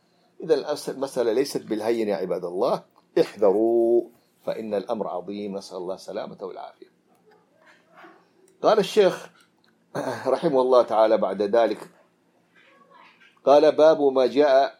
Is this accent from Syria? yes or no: no; Hadramaut, Yemen; صورة أحد الدجاجلة عندنا في حضرموت